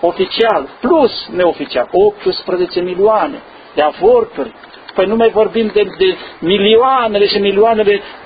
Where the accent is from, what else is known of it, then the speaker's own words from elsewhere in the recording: Brașov County, Romania; eu sunt de lângă Făgăraș de acolo